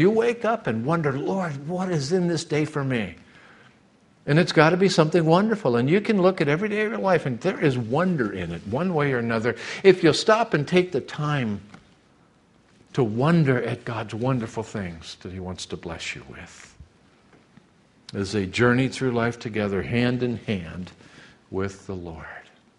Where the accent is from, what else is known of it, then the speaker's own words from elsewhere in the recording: California, United States; We're from Southern California like Eddie Albert and Zsa Zsa.